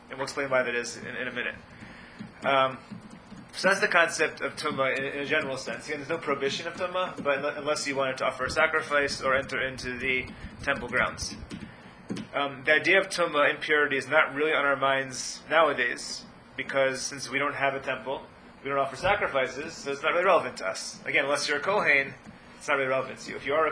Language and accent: English; the South, United States; You know, I grew up in the South.